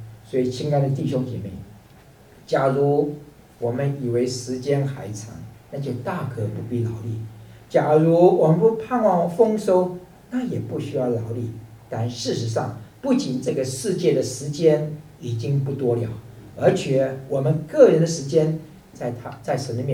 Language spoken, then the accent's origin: Chinese; China; 勤劳，我想我们中国人最了解了，中国是农业社会